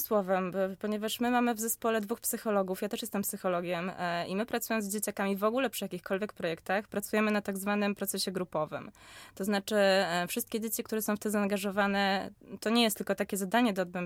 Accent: Łódź, Łódź Voivodeship, Poland; born there; My, cała ekipa filmowa i wszyscy aktorzy to są łodziaki z urodzenia.

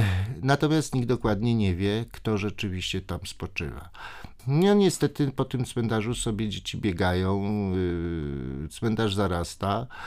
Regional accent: Pabianice, Łódź Voivodeship, Poland; no bo jestem z Pabianic

